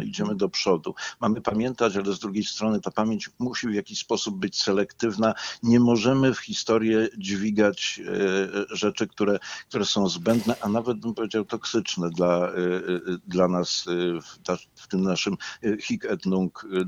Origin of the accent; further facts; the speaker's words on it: Warsaw, Masovian Voivodeship, Poland; born there; also born or lived in Jerusalem; now in Gdańsk, Poland; urodziłem się w Warszawie. To jesteś z Warszawy? Nie, nie jestem z Warszawy. Jestem teraz z Gdańska. Kiedyś byłem z Warszawy. Kiedyś mieszkałem w Jerozolimie. Wtedy byłem z Jerozolimy.